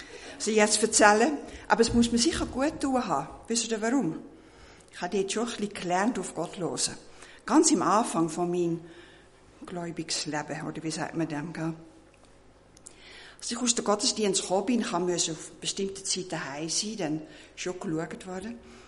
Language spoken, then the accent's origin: German; Netherlands; German is a second language; moved away; Den mich nicht kennen, merken schon, wo ich geboren bin, in Holland.